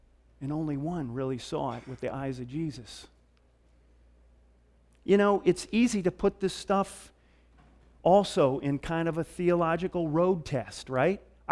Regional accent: the North, United States; from growing up in the North, we kind of have a stereotyped idea sometimes of Southern people

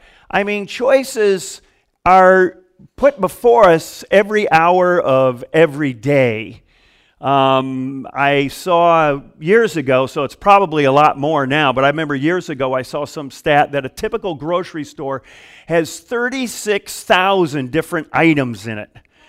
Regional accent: Michigan, United States; especially growing up in the Midwest in Michigan, when I was a kid

